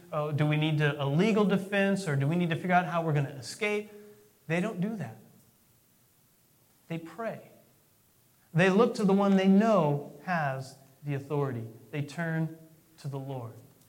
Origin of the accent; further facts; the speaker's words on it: California, United States; I'm from Southern California. I've been through a few earthquakes and rollers.